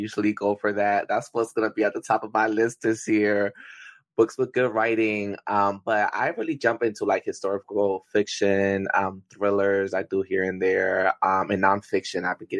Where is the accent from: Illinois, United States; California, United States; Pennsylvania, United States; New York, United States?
Pennsylvania, United States; Philadelphia; Okay, so I am from Philadelphia, so I'm in the Philly area.